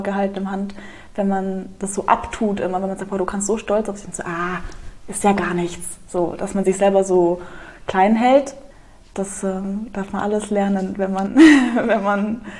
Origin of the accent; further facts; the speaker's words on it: Germany; born there; Ich bin so privilegiert, in Deutschland geboren zu sein.